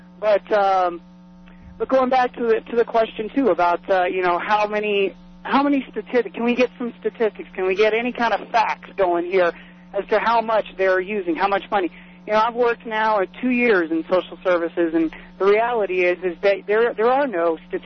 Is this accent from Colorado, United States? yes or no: yes; Denver, Colorado, United States; I grew up myself in Western Denver, around the Mile High area, around a lot of people that were illegal immigrants.